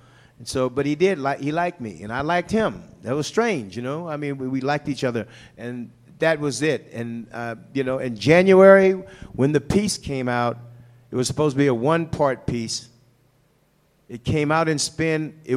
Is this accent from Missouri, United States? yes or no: yes; St. Louis, Missouri, United States; And so then he asked me, where are you from? I said, St. Louis.